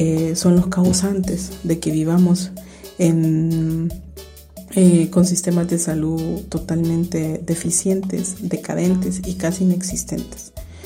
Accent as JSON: {"language": "Spanish", "country": "Honduras", "said": "soy de Honduras, activista feminista, lesbiana disidente."}